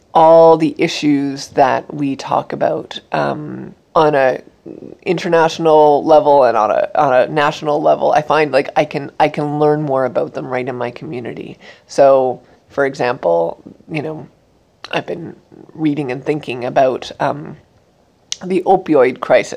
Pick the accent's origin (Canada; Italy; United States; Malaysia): Canada; Newfoundland and Labrador; Where I grew up in Newfoundland, I used to always go to the cenotaph with my father.